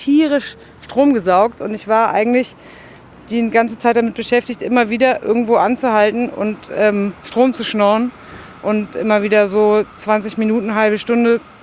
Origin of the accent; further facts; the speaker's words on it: Cologne, North Rhine-Westphalia, Germany; ich komme aus Köln und bei uns gibt es keinen Sand irgendwie.